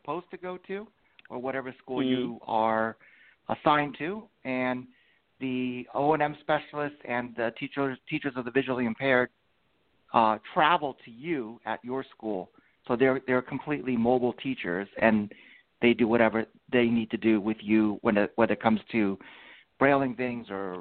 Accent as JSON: {"language": "English", "town": "Baltimore", "region": "Maryland", "country": "United States", "tie": "born there", "said": "But I grew up in the States, obviously. I was born in Baltimore, Maryland."}